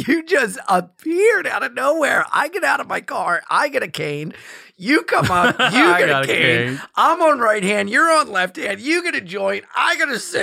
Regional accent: Delaware, United States; Yeah, born and raised in Delaware. And the place where I was baptized is the same place where my parents got married and where we had my dad's funeral.

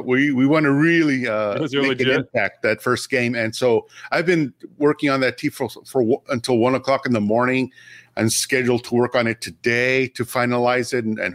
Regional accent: El Paso, Texas, United States; now in Austin, United States; A lot of us, I'm not from here. I'm from El Paso, Texas. So I've been here 15 years now

